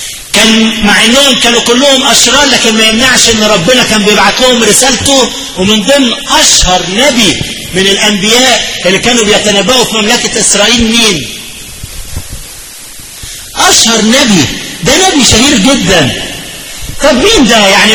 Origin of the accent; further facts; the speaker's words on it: Egypt; والاستعمار كان عندنا في مصر الانجليزي، احنا عايشين في بلدنا والانجليز جم،